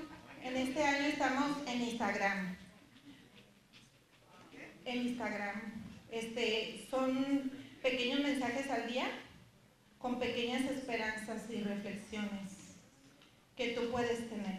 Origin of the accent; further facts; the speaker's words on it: Mexico; Ya en México sí le decimos, ¿eh? Google o Google. Porque yo soy de México